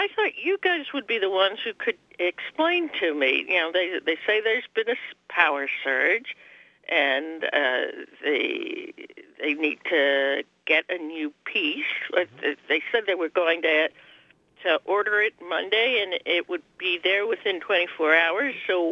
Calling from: Manhattan, New York, United States; I'm calling from Manhattan.

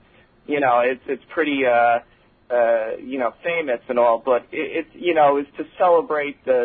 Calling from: Sayville, New York, United States; Oh, Sayville.

